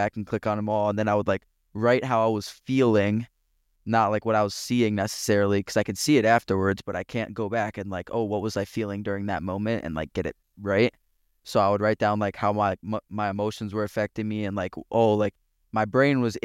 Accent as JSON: {"language": "English", "country": "Australia", "tie": "born there", "said": "because I was born in Australia."}